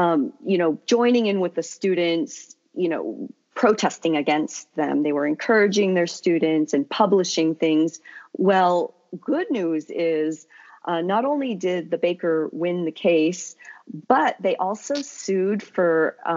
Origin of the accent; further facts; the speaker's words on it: California, United States; Well, I grew up in the Bay Area. Right south of San Francisco.